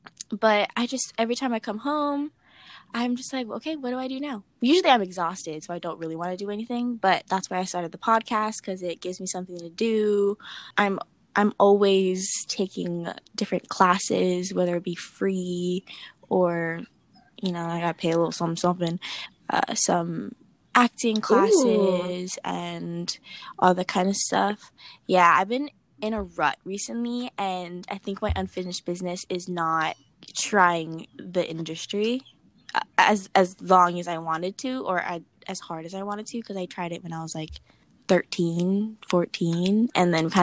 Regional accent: Philippines; I'm old and I'm Filipino.

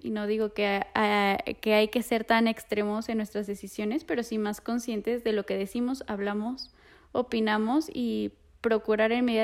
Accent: Mexico; hablando como mexicana

